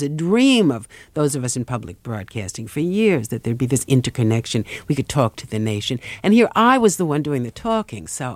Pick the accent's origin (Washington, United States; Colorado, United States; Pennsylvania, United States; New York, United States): New York, United States; I'm a New Yorker and I'm Jewish.